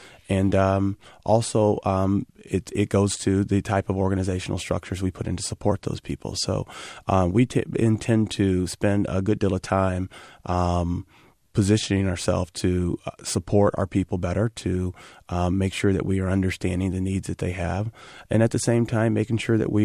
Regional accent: Nebraska, United States; also born or lived in Kansas; I was born in Kansas, and my mother moved us away and I moved me to Nebraska, and I ended up graduating from school in Nebraska.

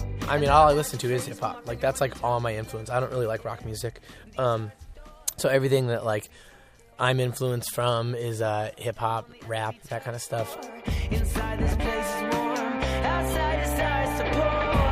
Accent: Newbury Park, California, United States; I grew up in Newbury Park, California. It's like a little suburban area, about 40 minutes outside of Los Angeles.

